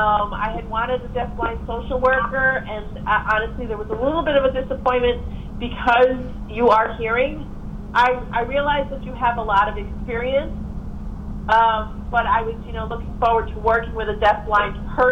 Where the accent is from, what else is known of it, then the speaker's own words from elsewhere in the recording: Massachusetts, United States; I'm from Massachusetts, so I worked with Mass Rehabilitation Commission and Mass Hire along with the CS.